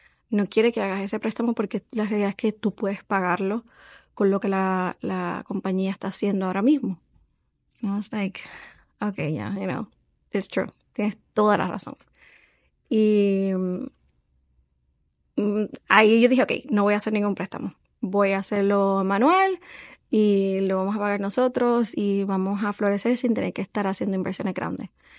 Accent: Puerto Rico; yo soy boricua. Los boricuas hablamos de dinero

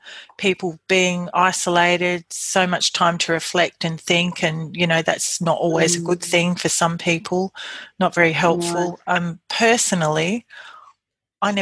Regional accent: Adelaide, South Australia, Australia; because I'm originally from Adelaide in South Australia.

